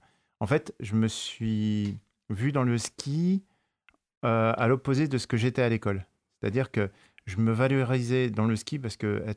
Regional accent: Neuilly-sur-Seine, Île-de-France, France; Alors, je suis né en France de parents marocains, né marocain. J'ai grandi dans les chambres de Bonne. À Neuilly-sur-Seine.

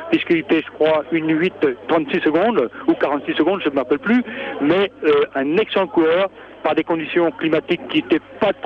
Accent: Brittany, France; Moi, je suis breton, fier de l'être.

